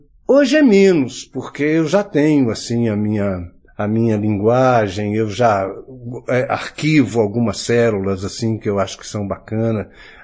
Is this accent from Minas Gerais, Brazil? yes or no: yes; Porteirinha, Minas Gerais, Brazil; Então, aí é muito a minha infância lá em Porteirinha.